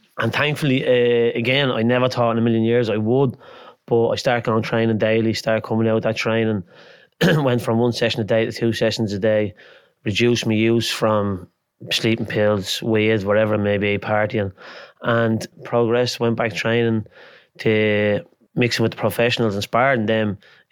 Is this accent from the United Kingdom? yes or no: no; Dublin, Leinster, Ireland; from Northern City. I grew up in Henrietta Street, born around Henrietta Street, till I was about 8 or 9. Then my dad bought a house in Mount Joy Street, which he moved up there then.